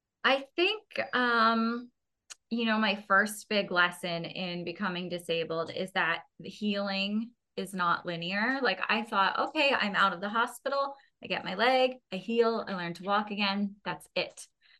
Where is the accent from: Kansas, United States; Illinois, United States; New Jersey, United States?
New Jersey, United States; I grew up in South